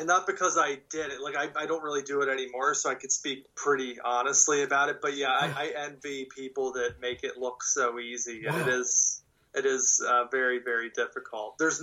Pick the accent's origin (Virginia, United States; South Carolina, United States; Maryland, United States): Maryland, United States; Baltimore; So I am a filmmaker from Baltimore, Maryland.